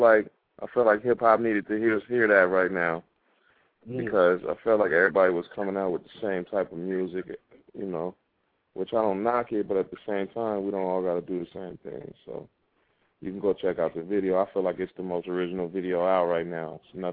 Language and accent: English; Sacramento, California, United States; Yeah, I'm from Elder Creek, man. South Sac Vet. Bellini Way, to be exact.